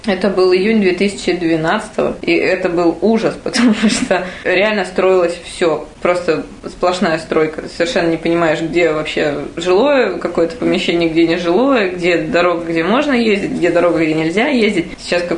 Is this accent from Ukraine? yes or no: no; Bishkek, Kyrgyzstan; now in Russia; Так как я уроженка даже не Раменского района, а Средней Азии, Бишкека, я полетела в конце декабря с факелом на родину